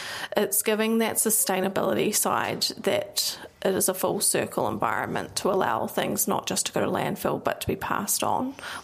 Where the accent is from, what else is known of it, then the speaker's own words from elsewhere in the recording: Wellington, New Zealand; I'm originally from Wellington.